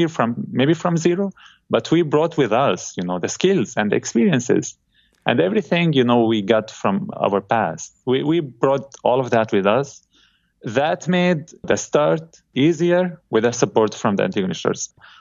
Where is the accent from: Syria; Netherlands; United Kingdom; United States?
Syria; now in Canada; we tell the others that we are Syrian Canadian, and it's all reflected in our chocolate pieces.